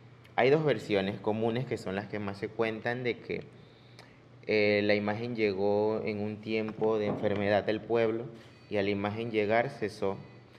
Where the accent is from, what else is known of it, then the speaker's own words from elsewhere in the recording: Río Guanche, Colón, Panama; tengo 24 años, soy de Río Guanche, cercano al pueblo de Portobelo.